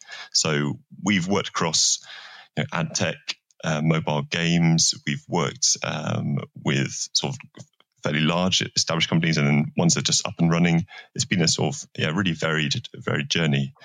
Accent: United Kingdom; Tim is a Canadian guy who came across, and I'm a Brit.

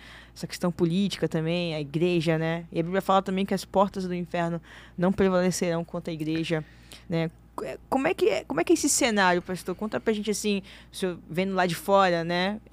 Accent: Belém, Pará, Brazil; Sou brasileira, sou paraense, sou do Pará, né?

